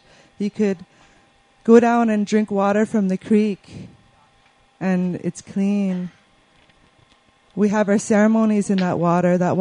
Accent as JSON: {"language": "English", "region": "British Columbia", "country": "Canada", "said": "I'm from the Sequatmoc territory in so-called British Columbia, Canada. We are mountain people. We depend on the mountains."}